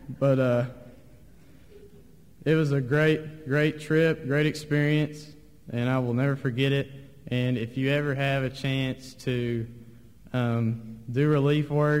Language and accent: English; United States; I think we as American people have it so good, and we have all the stuff that we want pretty much